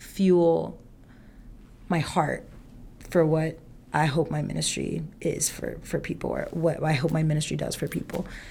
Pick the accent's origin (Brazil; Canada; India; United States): India; South India; I mean, I'm South Indian, so they're very blunt.